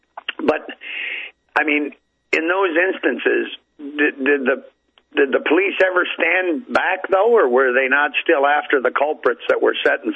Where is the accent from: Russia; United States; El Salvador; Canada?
Canada; as an outsider, you know, I'm a Canadian.